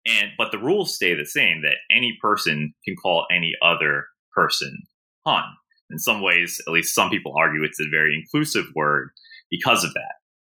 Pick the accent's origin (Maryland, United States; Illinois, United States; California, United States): Maryland, United States; Baltimore; born there; That's correct. I was born in Baltimore, Johns Hopkins.